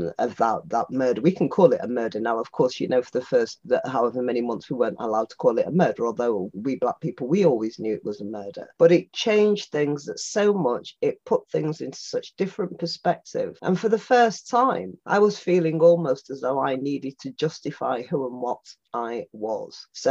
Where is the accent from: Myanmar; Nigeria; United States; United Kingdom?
United Kingdom; England; born there; because I was born in England. My mum was one of the people from Jamaica who came over. She came over in 1955.